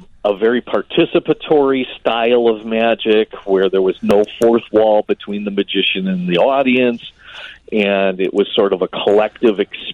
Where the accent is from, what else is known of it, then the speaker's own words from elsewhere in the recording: Milwaukee, Wisconsin, United States; Doing like summer programs for kids. It was Milwaukee.